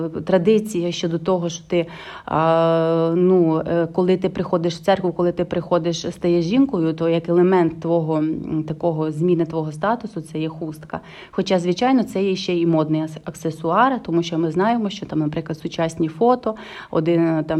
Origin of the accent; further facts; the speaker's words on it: Uzhhorod, Zakarpattia Oblast, Ukraine; Я з родом з Західної України, із найзахіднішої точки Ужгород, місто Ужгород, яке знаходиться на стику чотирьох кордонів з європейськими державами.